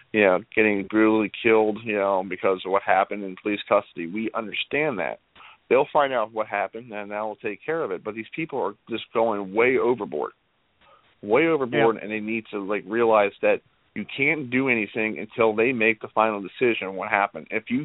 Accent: New York, United States; now in Baltimore, United States; I was born and raised in New York, and I was moved down here in 1987 with my parents relocated. And technically, Baltimore is my home.

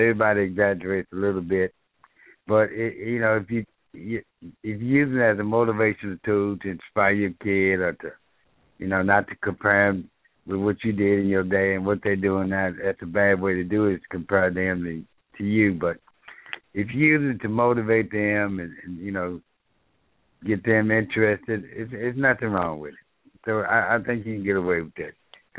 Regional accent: Dallas, Texas, United States; I grew up in South Dallas, and it was Eckstein Park. It was just a block and a half from my house

